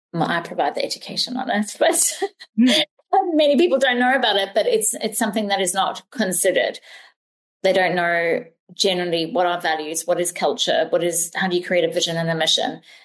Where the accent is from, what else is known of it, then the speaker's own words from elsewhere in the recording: South Africa; Okay, so growing up in South Africa